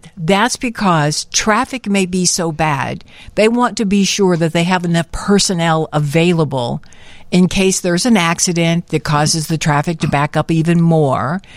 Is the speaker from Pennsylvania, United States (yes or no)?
no; Tennessee, United States; born there; down to my area where I was born in West Tennessee